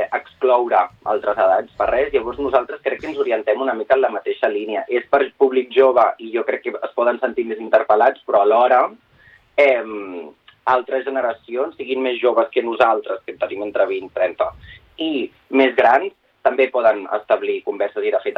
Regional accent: Barcelona, Catalonia, Spain; la majoria no som de Barcelona, jo sí, però la majoria de la companyia no és de Barcelona.

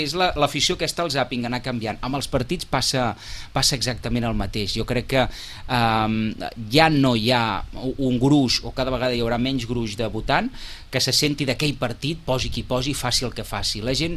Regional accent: Barcelona, Catalonia, Spain; jo soc del Poble Nou i vaig viure fins fa no gaire a Barcelona

